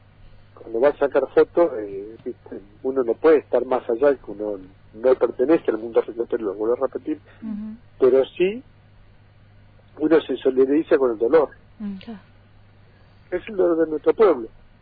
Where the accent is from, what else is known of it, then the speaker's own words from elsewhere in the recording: Patagonia, Argentina; Nosotros que somos de la Patagonia, en Roca, vos pedías un caliente y te dan.